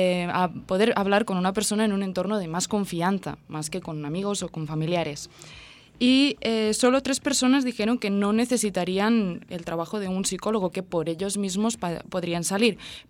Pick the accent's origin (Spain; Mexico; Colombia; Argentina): Spain; enfermera y estudiante de periodismo de intercambio, vengo de España.